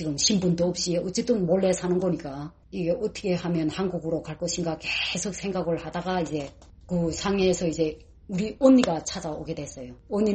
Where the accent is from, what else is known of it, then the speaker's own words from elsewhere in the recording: North Korea; 그래서 거기 가서 종이다가 그냥 저희는 탈북자인데 우리는 두 자매다. 우리 지금 위험한 상황인데 또 도움을 요청한다.